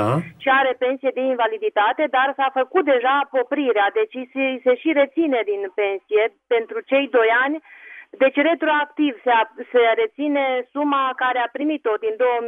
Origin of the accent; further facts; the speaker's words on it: Bistrița, Bistrița-Năsăud, Romania; sunt din Bistrița.